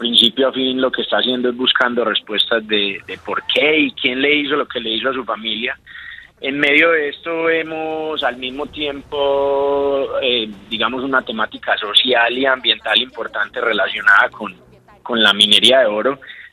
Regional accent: Colombia; nosotros como colombianos no la entendemos

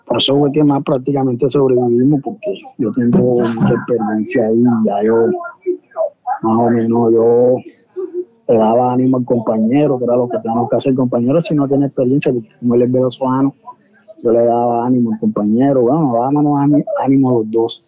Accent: Bolívar, Colombia; Sí, yo soy nativo de acá de la isla.

